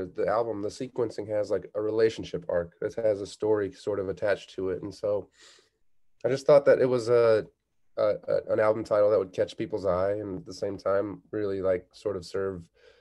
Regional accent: Kalamazoo, Michigan, United States; as a kid growing up in Kalamazoo, Michigan, I have that story of like every spring break, my dad would pack up the van and we'd drive it to Fort Walton Beach, Florida.

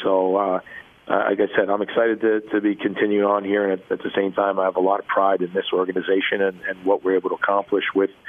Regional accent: New Jersey, United States; now in Kansas City, United States; I mean, look, I grew up in New Jersey, but living in Kansas City, there's nothing like it. I've been here for 18 years now.

